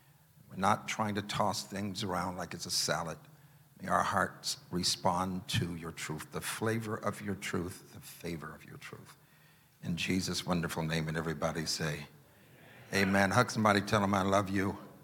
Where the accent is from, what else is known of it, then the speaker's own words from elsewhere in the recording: California, United States; I'm from Cali. I'm not eating no moose burgers.